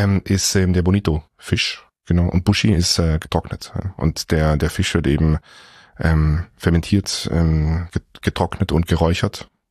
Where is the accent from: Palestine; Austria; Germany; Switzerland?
Germany; Singen, Baden-Württemberg; ich bin in Singen zur Schule gegangen, Singen im Hundwil.